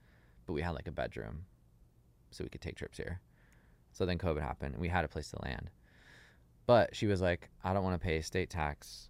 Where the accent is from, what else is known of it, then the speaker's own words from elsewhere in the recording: New Mexico, United States; now in Nashville, United States; I grew up like outside of Albuquerque on like essentially a farm, like a cornfield with like horses.